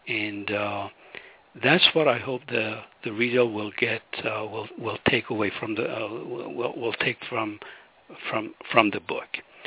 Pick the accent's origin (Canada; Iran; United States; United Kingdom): Iran; moved away; I can look at where I was living, you know, before I left Iran. By the way, I'm from Iran, you know, the title of the book says that.